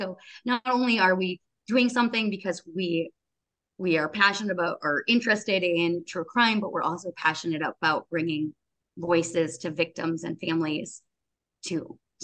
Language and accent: English; Wisconsin, United States; I'm also from Wisconsin.